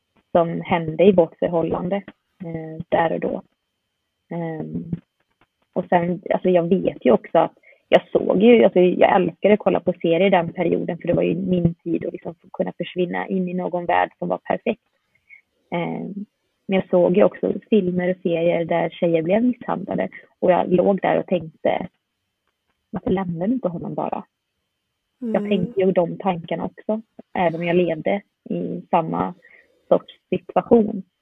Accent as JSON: {"language": "Swedish", "country": "Sweden", "tie": "born or raised there", "said": "även om jag växte upp i ett svenskt, i så här idylliskt samhälle, och jag förstod att jag inte var som alla andra"}